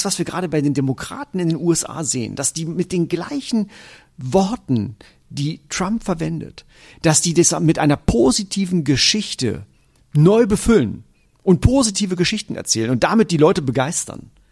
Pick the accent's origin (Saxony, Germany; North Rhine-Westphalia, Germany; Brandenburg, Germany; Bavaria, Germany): Brandenburg, Germany; ich komme ja aus Brandenburg, also aus der DDR.